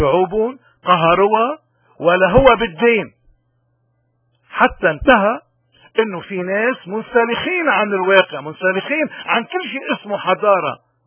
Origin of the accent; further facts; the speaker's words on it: Lebanon; نحن كلبنانيين المطلوب منا وين ما كنا موجودين ما نقتل حاسة النقد بداخلنا